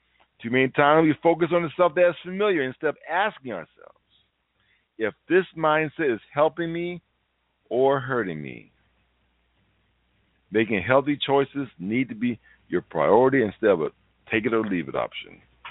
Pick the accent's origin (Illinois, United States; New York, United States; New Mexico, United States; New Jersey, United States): Illinois, United States; Chicago; I'm from Chicago and a lot of people there talk faster, right?